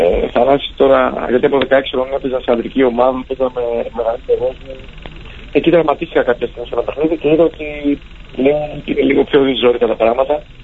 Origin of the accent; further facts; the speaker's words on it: Thessaloniki, Central Macedonia, Greece; Γιατί είμαι Θεσσαλονικιός, ξέρεις.